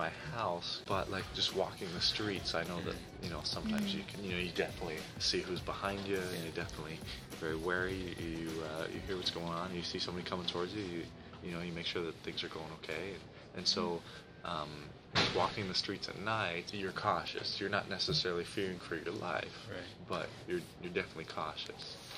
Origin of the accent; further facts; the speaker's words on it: Santa Ana, California, United States; Growing up in Santa Ana, I was kind of pressured to learn Spanish.